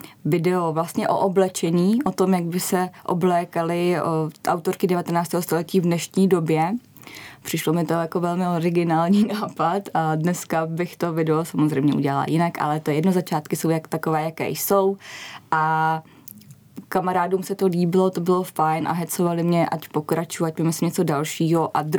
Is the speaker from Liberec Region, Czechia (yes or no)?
yes; Turnov, Liberec Region, Czechia; born there; A udělali jsme tu besedu v Turnově, v mém rodném městě